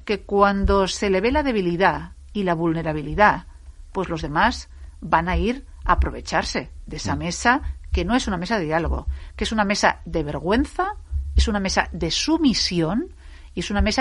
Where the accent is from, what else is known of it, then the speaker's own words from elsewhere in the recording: Catalonia, Spain; moved away as an adult; en la tierra en la que yo nací, en la tierra en la que he crecido, en la que he desarrollado, en la que he tenido que marcharme porque no se podía convivir en libertad.